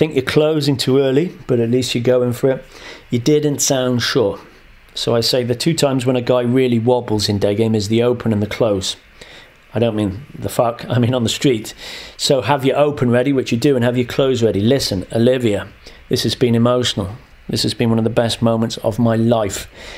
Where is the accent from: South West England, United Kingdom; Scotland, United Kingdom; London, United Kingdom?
London, United Kingdom; now in Russia; And here in Russia, I'm saying, yeah, I'm from London.